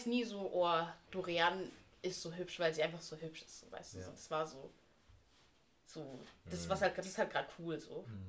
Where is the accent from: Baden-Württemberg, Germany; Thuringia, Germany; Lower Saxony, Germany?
Baden-Württemberg, Germany; Albstadt; also born or lived in Hamburg; dann kam eben so der Cut, als wir hier in den Süden gezogen sind, nach Abstadt.